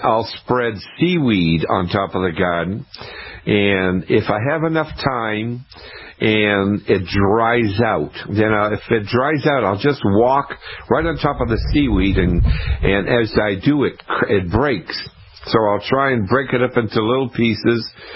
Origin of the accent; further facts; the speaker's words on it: Scituate, Massachusetts, United States; I grew up in Scituate, Massachusetts, and we lived 5 minutes from the ocean, and my dad and I would go pick up seaweed.